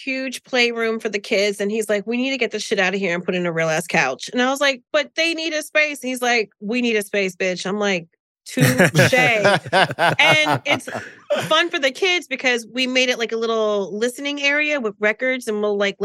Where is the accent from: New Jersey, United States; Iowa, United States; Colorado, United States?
New Jersey, United States; I'm from Jersey. They're from Greece. This is how we sound.